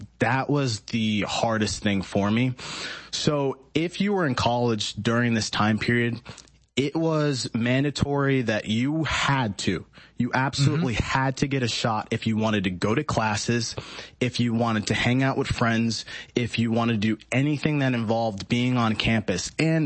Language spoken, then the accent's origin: English; New England, United States; also born or lived in Connecticut / New York / Massachusetts; now in Texas, United States; I'm from New England. I'm a Connecticut. I'm a New York, Massachusetts guy.